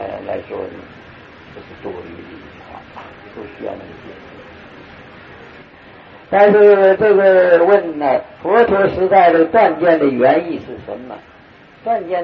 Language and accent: Chinese; Hong Kong; now in United States; 我是在美国常住的，师父是华侨嘛，现在来说你也可以说我是华侨，也可以这么说，不过我是从香港去的。